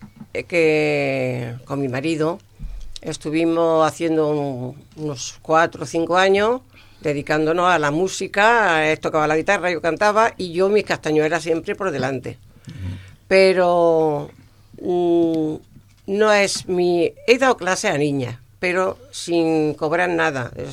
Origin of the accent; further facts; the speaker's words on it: Úbeda, Andalusia, Spain; vino a Úbeda, porque yo soy de Úbeda.